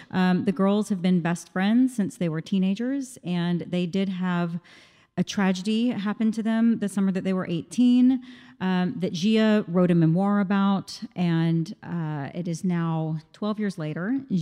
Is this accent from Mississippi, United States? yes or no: yes; Jackson, Mississippi, United States; Yes, I am. I grew up in Jackson.